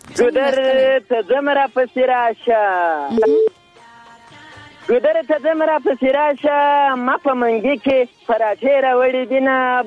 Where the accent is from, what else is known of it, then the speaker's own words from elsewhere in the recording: Zabul, Afghanistan; now in Ghazni, Afghanistan; زه اصلا د زابل اوسیدونکی یم. دا وخت غزنی کې اوسېږم.